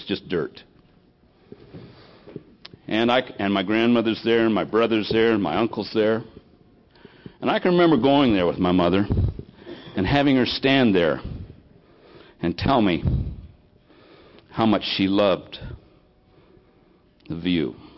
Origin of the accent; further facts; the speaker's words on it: United States; I was born and raised here. I'm an American. I grew up in the 50s.